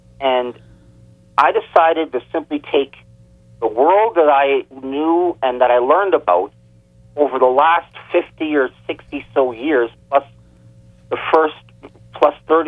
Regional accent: Canada; Born and raised in Canada, we have a very bureaucratic-oriented culture here.

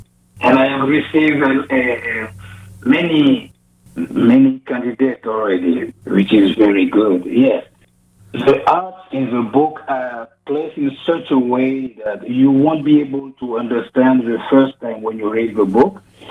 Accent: Côte d’Ivoire; first language French; English is a second language; I'm from Ivory Coast. It's called Côte d'Ivoire, and the main language there is French. So I grew up speaking French as my mother tongue. And Ivory Coast in the West Africa.

